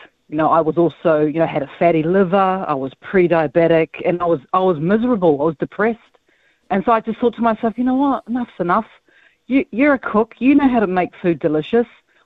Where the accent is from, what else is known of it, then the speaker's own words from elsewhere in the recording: Otara, Auckland, New Zealand; He's from Māngere, and yes, I'm from Otara